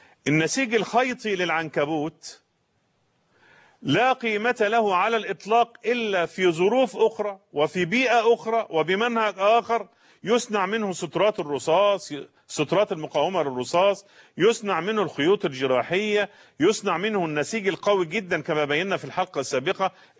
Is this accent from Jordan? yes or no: no; Egypt; يعني حتى العوام عندنا في مصر يقولون عن البيوت المنهارة والمفككة أسريا